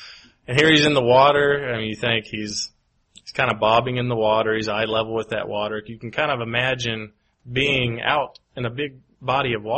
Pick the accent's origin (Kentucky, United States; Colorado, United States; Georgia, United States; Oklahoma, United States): Kentucky, United States; Or even growing up in Kentucky, Land Between the Lakes, which is one of the largest man-made lakes.